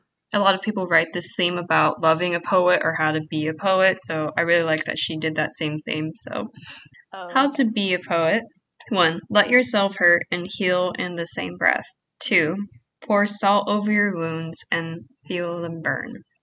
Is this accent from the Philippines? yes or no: yes; Philippines; I'm Filipino, and we're raised traditionally to be very reserved about our feelings